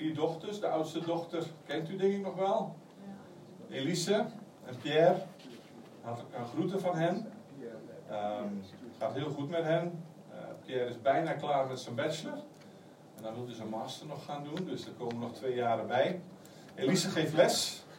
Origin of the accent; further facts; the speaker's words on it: Delfzijl, Groningen, Netherlands; now in Genk, Belgium; Ik kom van Genk. Oorspronkelijk kom ik van Delfzijl, Groningen. Dus dat is aan de andere kant. En bijna 30 jaar geleden heeft de Heer ons geroepen om naar België te gaan